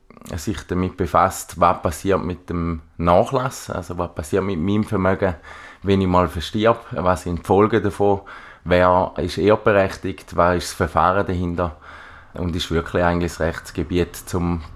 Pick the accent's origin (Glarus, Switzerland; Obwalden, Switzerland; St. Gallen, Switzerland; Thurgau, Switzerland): St. Gallen, Switzerland; Ich komme eben aus dem Raum St. Gallen, bin dort auch bei der OBT beschäftigt, am Hauptsitz.